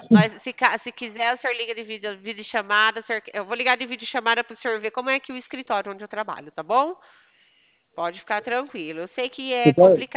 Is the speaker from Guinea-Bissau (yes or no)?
no; São Carlos, São Paulo, Brazil; É, sou de São Carlos.